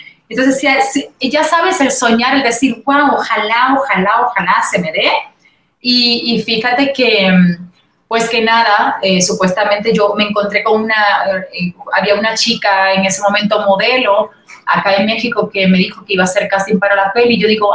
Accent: Puerto Rico; accent: Puerto Rican; tener un proyecto en donde esté en Puerto Rico, con mi acento, con acento así boricua

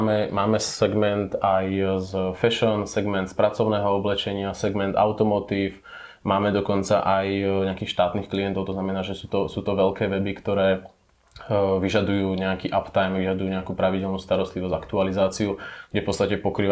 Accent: Trenčín, Trenčín Region, Slovakia; pôsobíme v Trenčíne, v mojom rodnom meste, kde sme 4.

